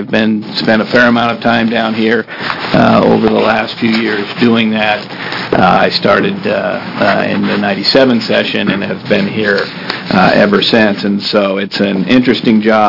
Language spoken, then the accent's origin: English; Oregon, United States; I grew up in Columbia County, my dad grew up in Klamath County.